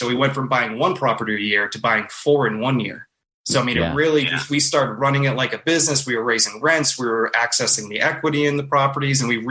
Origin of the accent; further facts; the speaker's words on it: Boston, Massachusetts, United States; also born or lived in Los Angeles; now in Knoxville, United States; Yeah, so I'm originally from Boston. I've been working in TV now for 15, 20 years. I moved out to California in 2011.